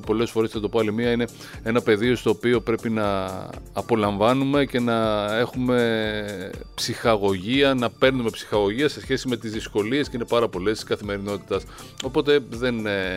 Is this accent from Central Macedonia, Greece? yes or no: no; Rethymno, Crete, Greece; αύριο φεύγει για Κρήτη και για Ρέθμνες διακοπές. Δημήτρη, θα πας στην ιδιαίτερη πατρίδα μου